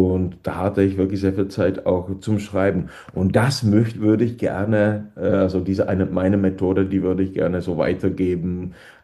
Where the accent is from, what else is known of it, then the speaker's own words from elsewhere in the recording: Lomnice nad Popelkou, Liberec Region, Czechia; aus Lomnice nad Popelkou, wo ich aufgewachsen bin